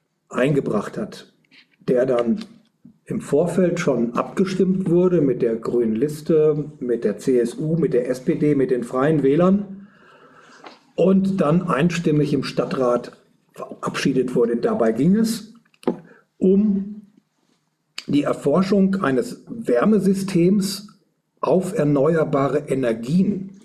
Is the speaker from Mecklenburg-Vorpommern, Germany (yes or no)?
no; Neustadt an der Aisch, Bavaria, Germany; born there; now in Erlangen, Germany; Ich bin in Neustadt an der Aisch geboren und auch in Erlangen zu Hause